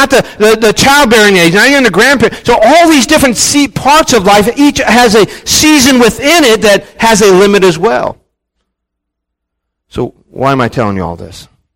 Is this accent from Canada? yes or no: no; West Virginia, United States; When I was 15, now, at 16, this is growing up in West Virginia, at 16, we could get our driver's license.